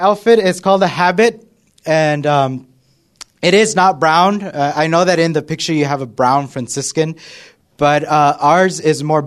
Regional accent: El Paso, Texas, United States; I am from El Paso, Texas, so I am a Texan at heart.

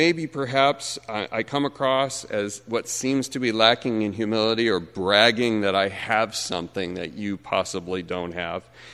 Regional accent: California, United States; I grew up in Southern California, middle child, older sister, younger brother, and immigrant parents from Holland, of all places, who came over in 1957.

